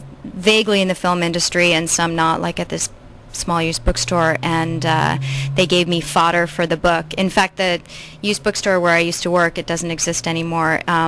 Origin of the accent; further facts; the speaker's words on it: East Coast, United States; now in Los Angeles, United States; No. I'm from the East Coast. I'm one of the great Western migration of post-collegiate, uncertain young people.